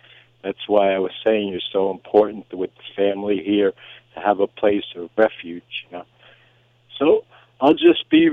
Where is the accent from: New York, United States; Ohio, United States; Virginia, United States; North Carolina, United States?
New York, United States; now in Florida, United States; I come from New York, so I really haven't made too many friends